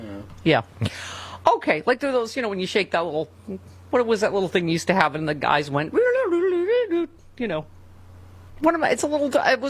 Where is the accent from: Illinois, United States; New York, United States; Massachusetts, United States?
New York, United States; First of all, he's from New York. I'm from New York. Is there a human from New York that doesn't swear?